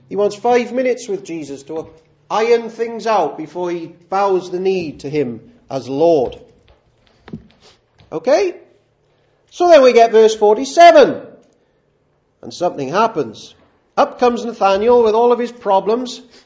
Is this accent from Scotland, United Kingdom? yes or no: no; Cardiff, Wales, United Kingdom; born there; also born or lived in Swansea; Now, I was born in Cardiff.